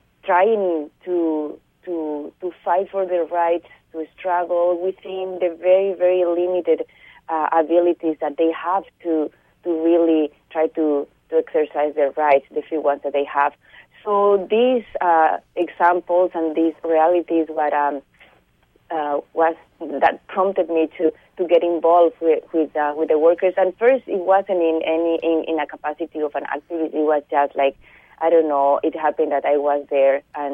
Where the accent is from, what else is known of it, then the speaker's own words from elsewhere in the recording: Bolivia; English is a second language; now in Canada; 8 years ago, when I moved from Bolivia to Canada, many immigrants, I didn't have their language skills, didn't speak English at that time.